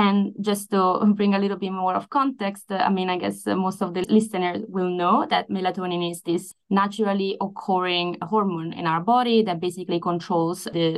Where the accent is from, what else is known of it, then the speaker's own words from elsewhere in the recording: Italy; now in Stockholm, Sweden; I come originally from Italy. At the moment, I live in Stockholm in Sweden. I've been living here for the past 6 years.